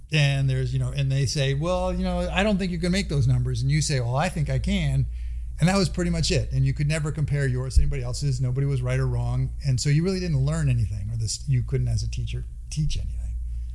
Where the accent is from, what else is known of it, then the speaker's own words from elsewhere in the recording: Palo Alto, California, United States; I grew up in Palo Alto in the 70s